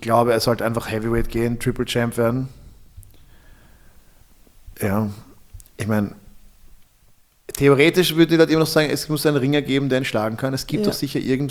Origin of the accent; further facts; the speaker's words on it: Austria; als Österreicher